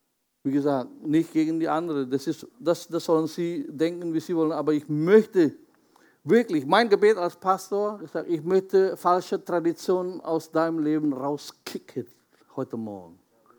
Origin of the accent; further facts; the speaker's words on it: Jakarta, Indonesia; German is a second language; also bei mir in Jakarta, wo ich herkomme?